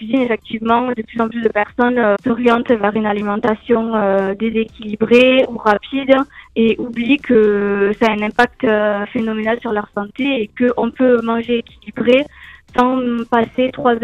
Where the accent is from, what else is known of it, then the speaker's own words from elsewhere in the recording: Narbonne, Occitanie, France; moi j'ai grandi sur Narbonne